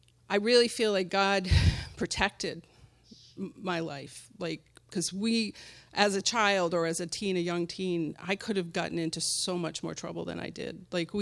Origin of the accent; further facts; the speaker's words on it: Providence, Rhode Island, United States; We grew up in Providence, Rhode Island.